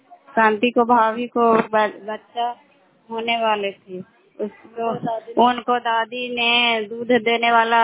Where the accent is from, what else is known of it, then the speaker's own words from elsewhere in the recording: Bihar, India; घर शाम पंचायत स्थान जिला नालंदा की निवासी हूँ।